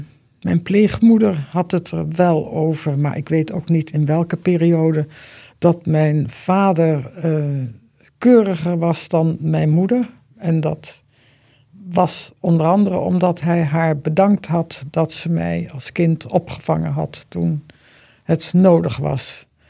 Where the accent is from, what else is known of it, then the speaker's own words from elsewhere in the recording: Vught, North Brabant, Netherlands; born there; Ik ben in Vught geboren, is niks aan de hand.